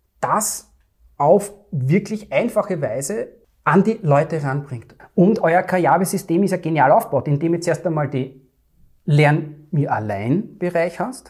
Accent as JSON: {"language": "German", "region": "Vienna", "country": "Austria"}